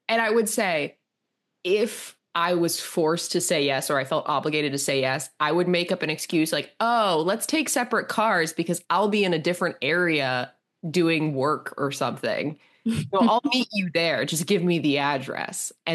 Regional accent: Texas, United States; I grew up in Texas, so obviously I drove on country back roads to get across the fucking state.

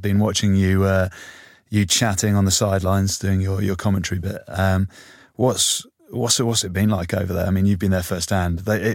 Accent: England, United Kingdom; as an Englishman

